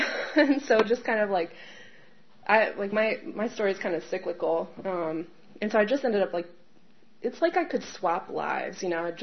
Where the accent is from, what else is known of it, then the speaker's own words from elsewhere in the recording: Baltimore, Maryland, United States; I'm from Baltimore City, and so I fell into this whole, like, waterfront culture